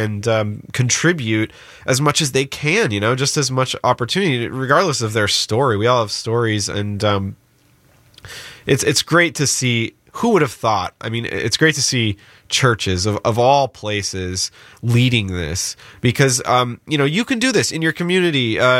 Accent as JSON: {"language": "English", "town": "Seattle", "region": "Washington", "country": "United States", "tie": "born or raised there", "said": "I mean, growing up in the West, you know, Seattle's a very segregated city."}